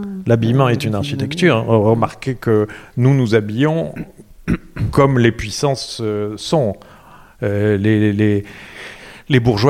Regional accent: south of France, France; moi je venais du Midi où c'était de l'art roman pur, simple, sans chichi

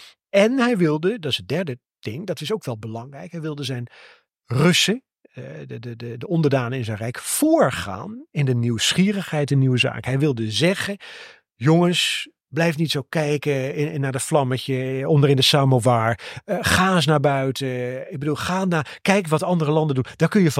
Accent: North Holland, Netherlands; Want de Zaanstreek, ik ben zelf een Zaankanter.

